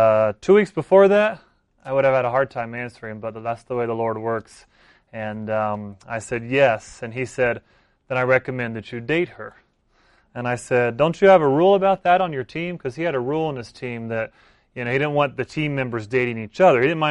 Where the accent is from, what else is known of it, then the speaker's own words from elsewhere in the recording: North Carolina, United States; now in Peru; We live in Peru. Been there since 2006. I grew up in North Carolina